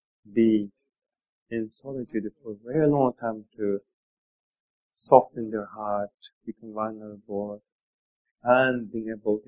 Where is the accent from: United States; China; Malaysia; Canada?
China; Tibet; I grew up in Tibet. I was a renunciate for a very long time.